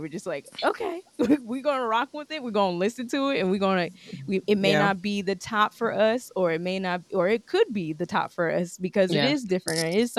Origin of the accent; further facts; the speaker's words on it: Texas, United States; As a Texan, I didn't grow up with country music